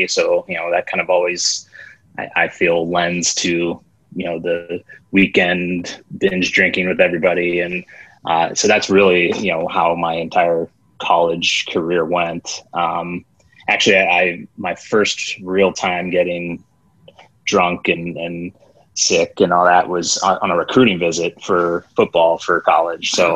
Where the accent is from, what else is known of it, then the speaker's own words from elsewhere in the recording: Pennsylvania, United States; now in Cleveland, United States; I've been in Cleveland ever since college. I grew up in Pennsylvania and then went to college in Cleveland and just got a job here.